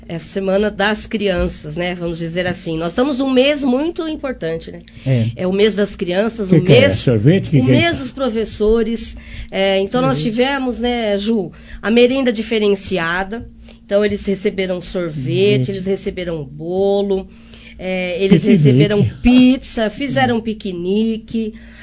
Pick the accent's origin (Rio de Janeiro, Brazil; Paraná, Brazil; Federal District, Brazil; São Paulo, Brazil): São Paulo, Brazil; Taquaritinga; moved away as an adult; now in Monte Alto, Brazil; Eu sou natural de Taquaritinga, me casei com 20 anos e vim para Monte Alto. Então, eu sou mais montealtense do que taquaritinguense.